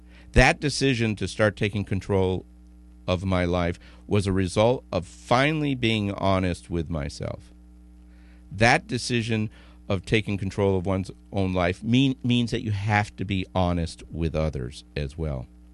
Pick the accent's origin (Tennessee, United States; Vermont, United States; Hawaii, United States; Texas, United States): Vermont, United States; first, even though I grew up in Vermont, the first thing that I learned is the coldest winter I ever spent was in Coronado, California